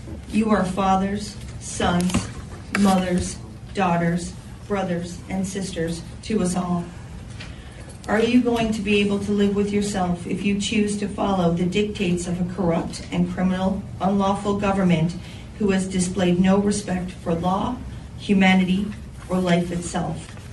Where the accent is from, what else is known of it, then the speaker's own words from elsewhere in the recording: Canada; I am one Canadian amongst an entire world that can evolve into unified together as one